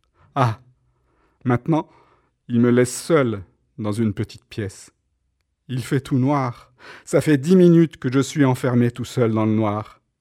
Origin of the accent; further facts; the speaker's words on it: Auxerre, Bourgogne-Franche-Comté, France; born there; Vous vous souvenez que je suis né à Auxerre ?